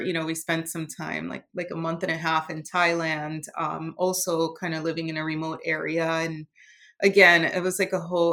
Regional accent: Puerto Rico; growing up in Puerto Rico

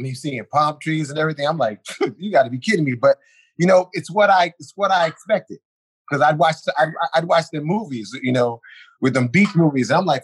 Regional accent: New York City, New York, United States; From New York City, born and raised.

